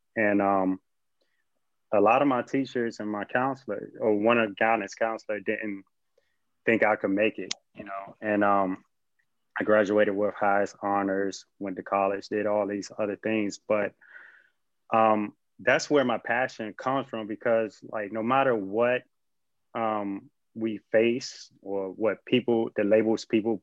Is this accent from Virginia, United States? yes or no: yes; Hampton, Virginia, United States; Okay. Well, I'm originally from Hampton, Virginia.